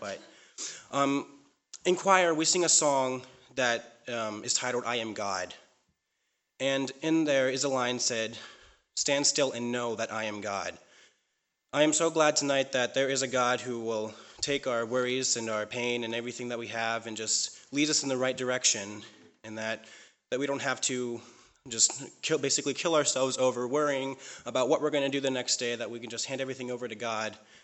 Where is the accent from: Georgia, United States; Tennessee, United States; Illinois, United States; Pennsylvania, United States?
Pennsylvania, United States; Pittsburgh; I am the president's brother, actually. So I am also from Pittsburgh, Pennsylvania.